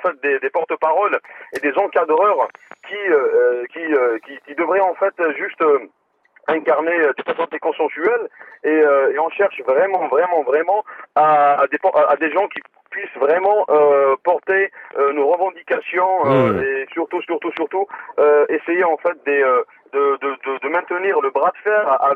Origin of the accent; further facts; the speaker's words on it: Algeria; now in France; je me présente, je suis algérien qui vit en France